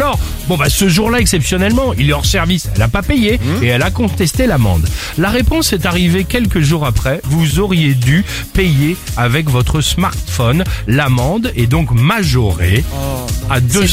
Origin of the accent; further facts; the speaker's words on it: Paris, Île-de-France, France; Je viens de Paris